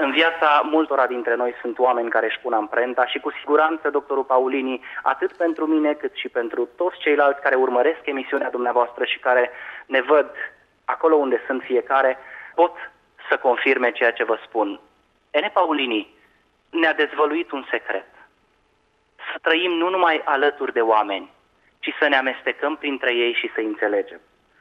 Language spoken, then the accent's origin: Romanian; Brăila, Brăila County, Romania; Am crescut în Brăila, m-am născut acolo